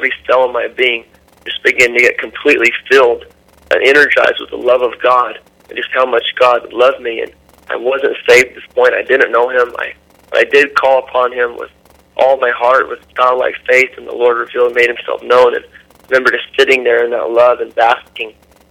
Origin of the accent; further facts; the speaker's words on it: Washington, United States; moved away as an adult; I grew up in the state of Washington.